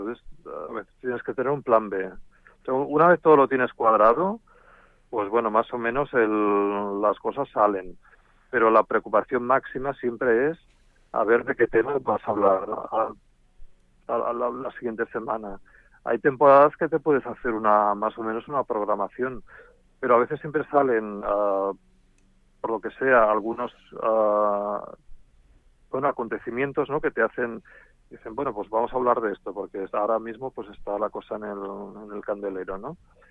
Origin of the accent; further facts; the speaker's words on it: Mollet del Vallès, Catalonia, Spain; Radio Mollet, que es la emisora de mi pueblo, de mi ciudad